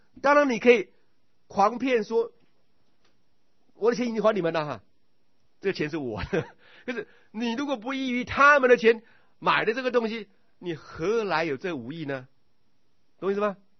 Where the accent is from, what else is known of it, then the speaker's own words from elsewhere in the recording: Taiwan; 包括我们台湾人在内